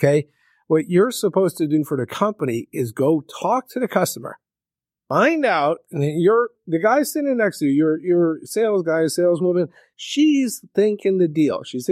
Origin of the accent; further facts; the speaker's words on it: Midwest, United States; I'm from the Midwest, love the Midwest, the whole nine yards, right?